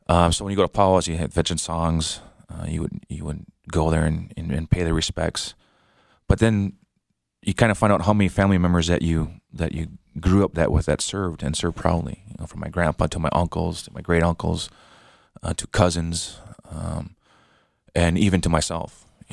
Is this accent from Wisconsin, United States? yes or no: yes; Bad River Indian Reservation, Wisconsin, United States; moved away as an adult; also born or lived in Madison; I'm originally from Bad River Indian Reservation up in northern Wisconsin. I grew up there pretty much all my life until I went to military when I was 18 years old. I was born in Madison, Wisconsin.